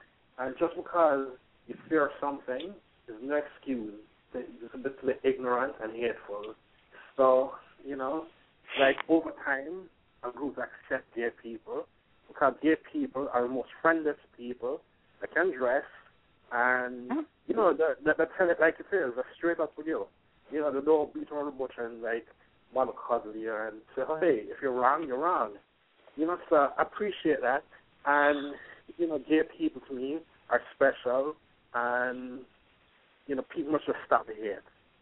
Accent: Jamaica; Originally, I'm from Jamaica

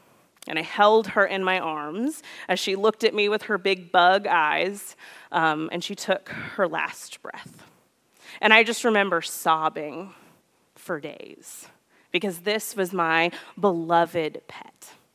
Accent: Lexington, Missouri, United States; I grew up in Lexington, Missouri, which many of you are aware, and I had a whole host of pets growing up.

